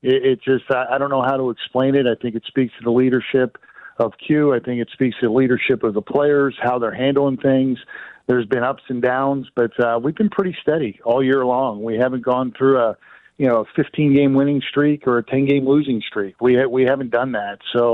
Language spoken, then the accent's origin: English; Philadelphia, Pennsylvania, United States; All I could think of, you know, I grew up in Philadelphia.